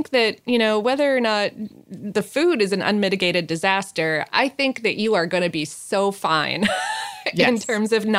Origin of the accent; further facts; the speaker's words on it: Omaha, Nebraska, United States; now in Lincoln, United States; I am from Omaha, which is a larger city, and was both confused and appalled by the cinnamon roll and chili combo when I moved to Lincoln.